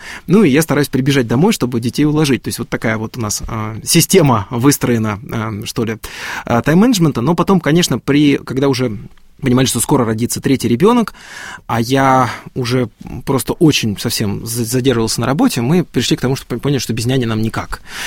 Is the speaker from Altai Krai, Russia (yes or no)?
no; Tver, Tver Oblast, Russia; Ну, мы родом из с Твери